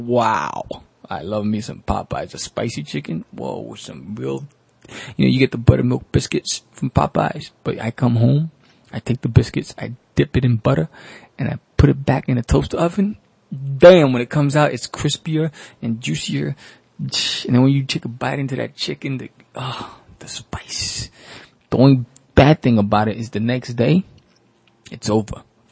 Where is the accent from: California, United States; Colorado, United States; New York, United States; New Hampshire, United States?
New York, United States; New York City; I'm from New York. This is my house. We got a loyal following, kid.